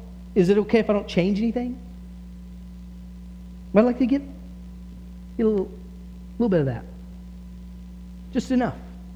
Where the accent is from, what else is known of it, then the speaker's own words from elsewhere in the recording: Texas, United States; Like, I grew up in Texas where there wasn't a lot of wind